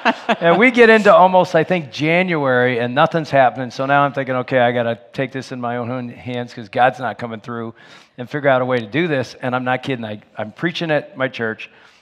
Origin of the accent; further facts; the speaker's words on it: Michigan, United States; Said, hey … We're from Michigan.